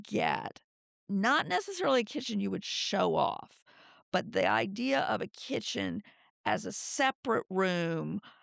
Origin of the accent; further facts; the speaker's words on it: the South, United States; So I grew up in the South.